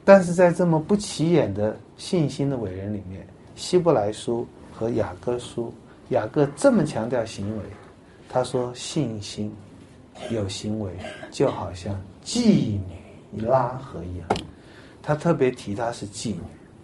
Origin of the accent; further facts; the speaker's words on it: China; 天下没有比这个更叫我们中国人觉得低贱的行为。